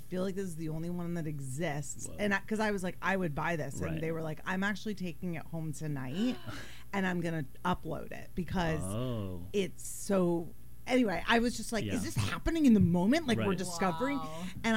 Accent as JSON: {"language": "English", "region": "New York", "country": "United States", "said": "I'm also like from the New York"}